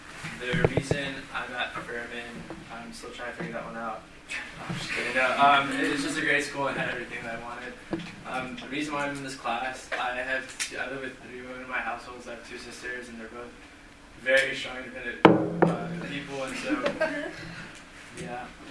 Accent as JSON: {"language": "English", "country": "Syria", "said": "I'm from Syria, so I've been traveling back and forth to Syria and here for a while."}